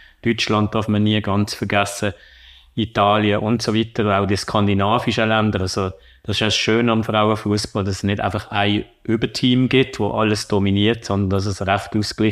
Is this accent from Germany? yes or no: no; Switzerland; für uns als Schweizer